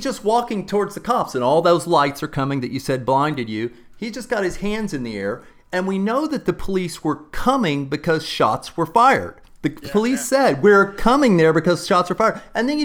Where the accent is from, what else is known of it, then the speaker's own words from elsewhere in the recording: Texas, United States; I grew up in Texas and my dad had been a marksman in the army and we grew up with lots of rifles